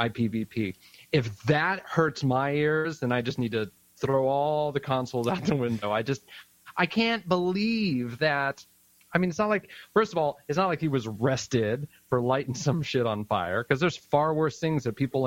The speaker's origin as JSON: {"language": "English", "region": "California", "country": "United States", "said": "Because I'm from the Bay Area, but you know, I'm up here in Seahawks country"}